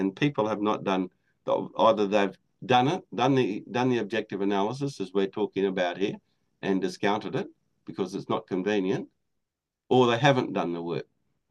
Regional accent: Australia; I grew up in Australia, and I've driven across Australia.

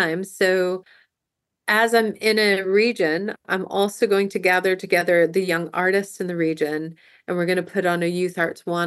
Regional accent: United States; I was raised in America, and I was raised with that whole stand on your own 2 feet, be an individual.

